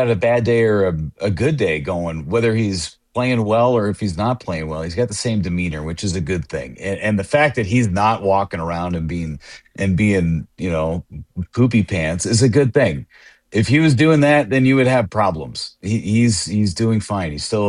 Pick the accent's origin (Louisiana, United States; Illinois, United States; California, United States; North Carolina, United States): California, United States; West Sacramento; person that's probably upset that we're not playing in West Sacramento right now because that's my hometown.